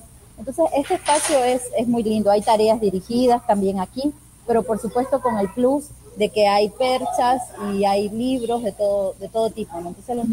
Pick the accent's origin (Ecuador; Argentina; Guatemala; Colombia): Ecuador; Chone, Manabí; born there; Yo nací en Chone, iba a decir un pueblo, pero todavía sigue siendo un pueblo, un pueblo muy querido, mi pueblo de nacimiento.